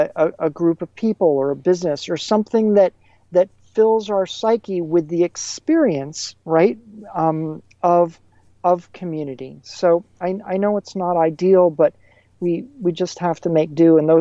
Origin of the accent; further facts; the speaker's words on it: Connecticut, United States; I grew up in Connecticut. My parents taught at Wesleyan University